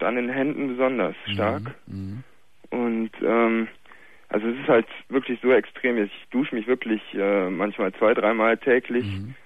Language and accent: German; Cologne, North Rhine-Westphalia, Germany; ich komme aus Köln